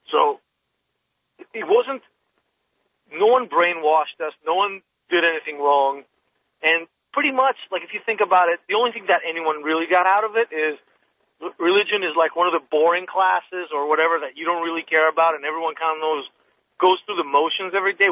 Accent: Greece; I grew up in Greece in the 80s, 70s and 80s.

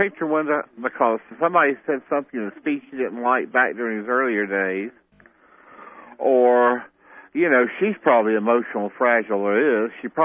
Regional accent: South Carolina, United States; he's from my home state. He's from Columbia.

